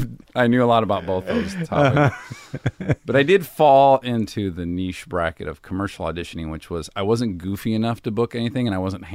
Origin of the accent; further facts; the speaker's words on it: Milford, Michigan, United States; Well, I'm from Michigan. I'm from a suburb of Detroit.